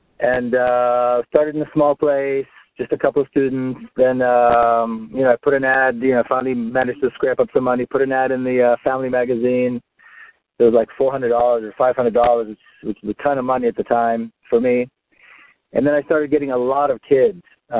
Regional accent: Jerusalem, Jerusalem District, Israel; moved away; Well, like you said, I came from Israel. I was born and raised in Jerusalem.

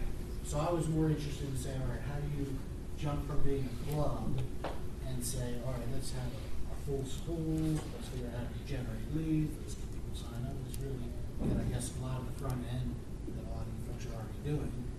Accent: Maryland, United States; from Maryland.

